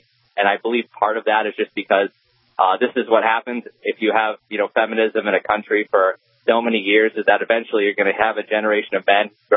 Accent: United States; I should be guilty for being an American man because, you know, we're.

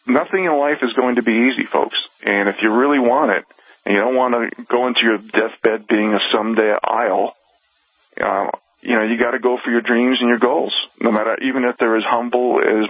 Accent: United States; And I just feel that as an American, because I call myself an average Joe, non-hyphenated American, okay?

